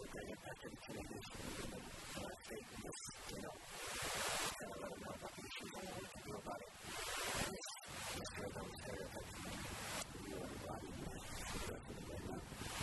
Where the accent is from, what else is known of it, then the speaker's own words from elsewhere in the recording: Madison, Wisconsin, United States; born there; also born or lived in Michigan; I was born in Madison, Wisconsin, and I never moved around a lot